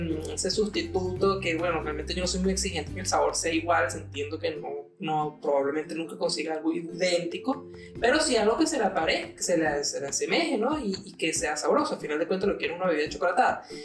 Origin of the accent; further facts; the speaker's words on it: Venezuela; Porque yo soy de Venezuela